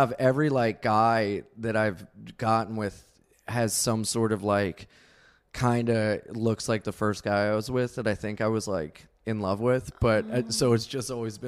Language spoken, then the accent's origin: English; Delaware, United States; as we said, I'm from Delaware